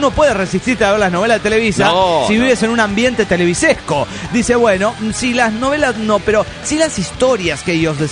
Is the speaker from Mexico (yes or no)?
yes; Ensenada, Baja California, Mexico; Wey, espérense, soy el homie de Ensenada, Baja California, México.